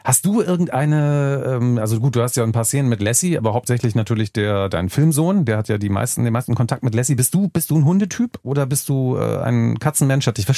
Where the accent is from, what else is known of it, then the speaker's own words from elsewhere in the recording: Hamburg, Germany; weil ich bin ja als Hanseat gerne in Bayern